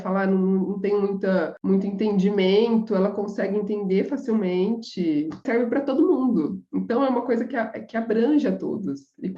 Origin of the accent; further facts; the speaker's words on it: São José do Rio Preto, São Paulo, Brazil; eu sou aqui de São José do Rio Preto, interior de São Paulo.